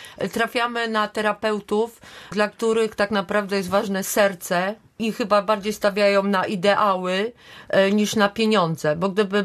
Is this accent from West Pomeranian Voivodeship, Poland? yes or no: yes; Gryfino, West Pomeranian Voivodeship, Poland; my jesteśmy z Gryfina i gminy Gryfino.